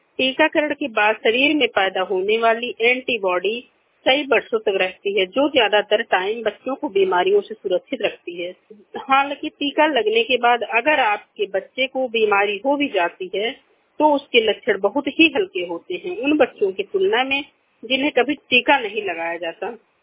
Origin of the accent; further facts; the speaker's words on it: Kalwari, India; मैं कलवारी से हूँ। मेरा उम्र 42 साल है।